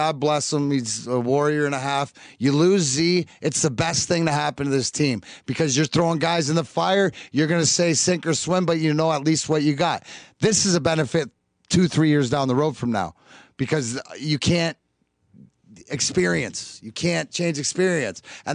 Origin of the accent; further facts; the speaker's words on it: Detroit, Michigan, United States; also born or lived in Canada; I'm like Detroit stepkid, being from across the pond and being Canadian, but growing up sort of here.